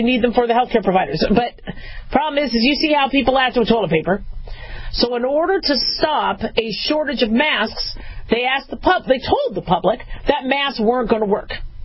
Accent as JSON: {"language": "English", "region": "California", "country": "United States", "tie": "born or raised there", "said": "I love California. I'm from California, you know, so I'm still a Californian. Right? So not a Valley girl. I hate that term, but I was born there. I've lived there for some time."}